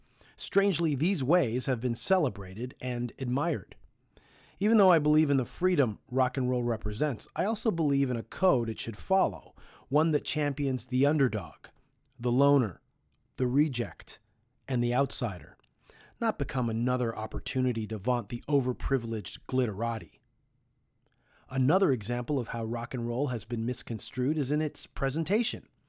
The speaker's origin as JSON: {"language": "English", "town": "Toronto", "region": "Ontario", "country": "Canada", "said": "someone on the road finds out we're from Toronto and asks us if we know Dan Burke."}